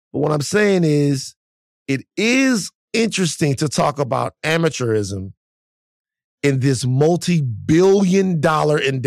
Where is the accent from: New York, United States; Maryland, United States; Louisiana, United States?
Louisiana, United States; Baton Rouge; I'm from South Baton Rouge, Louisiana, where LSU is.